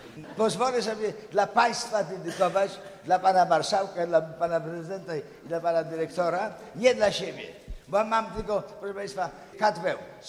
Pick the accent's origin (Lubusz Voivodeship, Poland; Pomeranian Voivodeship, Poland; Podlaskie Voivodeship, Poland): Podlaskie Voivodeship, Poland; Białystok; A stale mówiłem i dalej mówię, że jestem białostoczaninem.